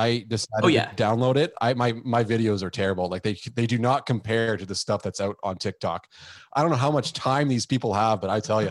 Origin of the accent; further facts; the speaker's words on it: Aurelia, Ontario, Canada; I'm from Aurelia, Ontario.